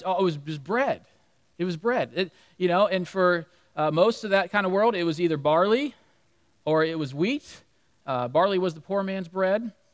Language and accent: English; United States; I'm from Amish country.